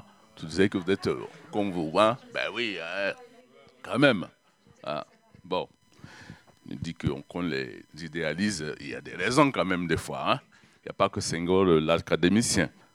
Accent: Burkina Faso; Promotionnaire, chez nous, au Burkina, c'est très important.

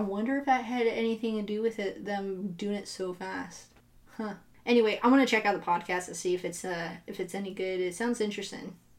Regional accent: California, United States; You know what's funny is I grew up near Sacramento and they had Denio's Market and it was a huge swap meet.

